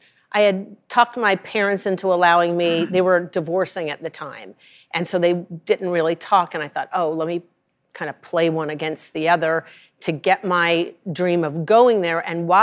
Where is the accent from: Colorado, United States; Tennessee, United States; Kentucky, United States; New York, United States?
Colorado, United States; Rye; Now, I'm from Rye, Colorado, but I'd seen movies